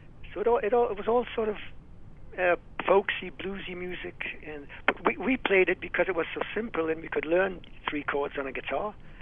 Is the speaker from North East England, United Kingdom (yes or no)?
yes; Newcastle upon Tyne, North East England, United Kingdom; I'm a Geordie. I'm from Newcastle upon Tyne, England.